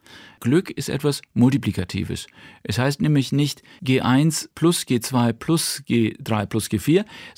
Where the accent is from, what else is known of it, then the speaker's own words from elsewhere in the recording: Schleswig-Holstein, Germany; now in Freiburg, Germany; Also das ist etwas, was wir Schleswig-Holsteiner immer mit uns tragen. Und Sie können sich gar nicht vorstellen, wie ich hier im Badischen anstoße, wenn ich jeden Tag zu jeder Zeit jeden mit Moin begrüße.